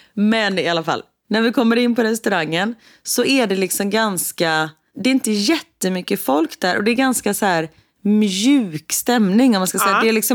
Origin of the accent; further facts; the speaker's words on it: Gothenburg, Västra Götaland County, Sweden; Och vi är från Göteborg, det är liksom inga konstigheter.